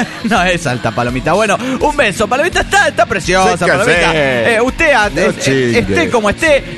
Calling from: La Paz, Baja California Sur, Mexico; de La Paz, Baja California Sur.

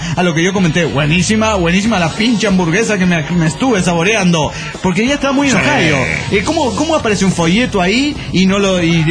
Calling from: Guadalajara, Jalisco, Mexico; de Guadalajara, Jalisco, México.

